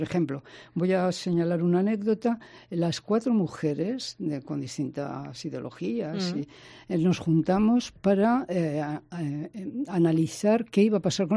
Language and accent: Spanish; Spain; moved away; En el 1962, cerca del 63, tuve que salir de España a buscar trabajo. Era muy joven, la mayor de 8 hermanos, y tuve que ir a buscar trabajo a Francia, como tantos emigrantes.